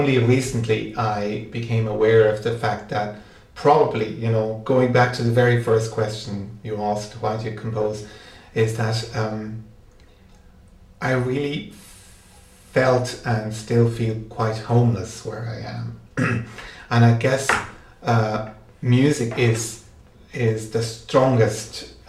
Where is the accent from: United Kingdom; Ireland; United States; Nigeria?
Ireland; when people find out I'm from Ireland, they ask me about Irish literature.